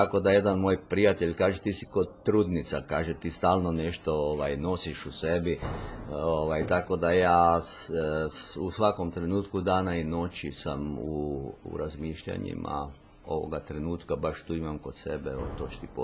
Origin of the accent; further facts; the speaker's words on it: Croatia; accent: Kajkavian; first language Kajkavian; Moj maternji jezik je kajkavski. Tako da ja i danas kad se nađem u svom rodnom mjestu govorim kajkavski, jel?